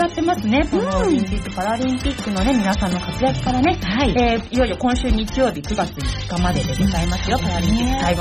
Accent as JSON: {"language": "Japanese", "town": "Kawasaki", "region": "Kanagawa", "country": "Japan", "tie": "born or raised there", "said": "川崎生まれ川崎育ち、自称夢見ヶ崎動物公園専属アイドル"}